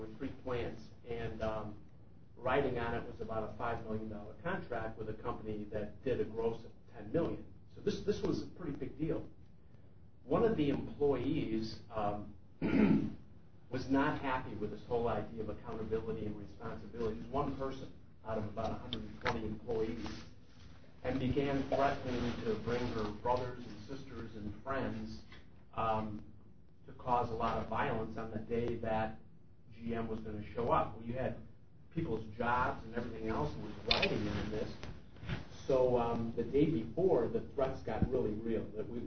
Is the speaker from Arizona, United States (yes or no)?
no; Detroit, Michigan, United States; My hometown is the heart of unions in Detroit, Michigan.